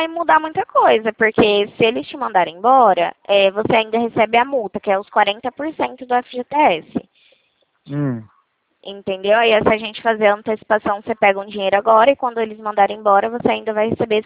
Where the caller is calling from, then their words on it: Ribeirão Preto, São Paulo, Brazil; de Ribeirão Preto.